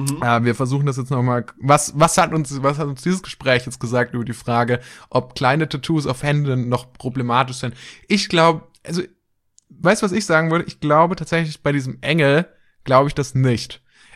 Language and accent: German; Germany; uns wird natürlich als Deutschen auch bewusst, wie brutal unsere Sprache und wie brutal unser Akzent klingt, wenn wir Englisch sprechen.